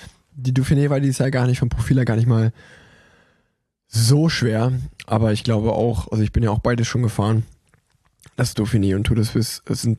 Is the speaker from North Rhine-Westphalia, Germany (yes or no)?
yes; Cologne, North Rhine-Westphalia, Germany; Als Kölner, der dich im Höhentrainingslager ist, hat sich das auf jeden Fall für mich angefühlt wie auf Mount Everest da oben.